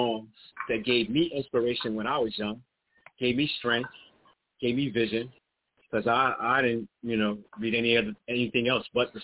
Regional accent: Queens, New York, United States; up in Queens.

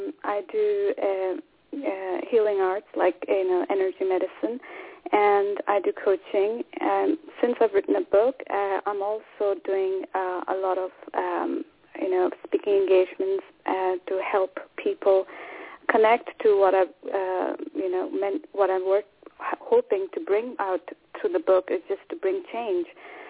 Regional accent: India; moved away as an adult; now in Scotland; I live in Scotland, but I come from India, and I've been here since 2003, and kind of made this my home now, for now at least.

